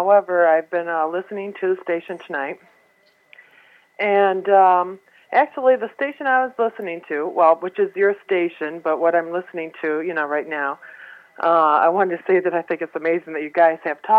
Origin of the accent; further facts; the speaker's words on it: Michigan, United States; also born or lived in England; now in Boston, United States; Yeah, I'm originally from Michigan. I was living in England for a while.